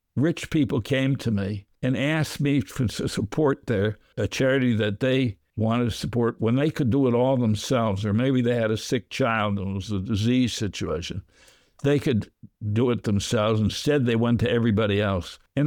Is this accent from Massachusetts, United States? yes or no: yes; Massachusetts, United States; now in Philadelphia, United States; I lived in a community I loved, Philadelphia. I emigrated there from Massachusetts, fell in love with Philadelphia